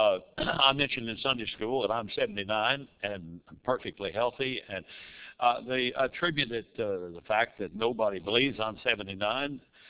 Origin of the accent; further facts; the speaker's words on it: Odd, West Virginia, United States; born there; When I was a little boy, I was born in West Virginia. I was born in a little town called Odd, O-D-D.